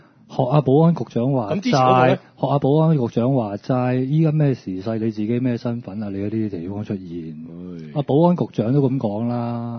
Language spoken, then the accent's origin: Cantonese; Hong Kong; 我哋香港人係冇任何 leverage 嘅對呢個政府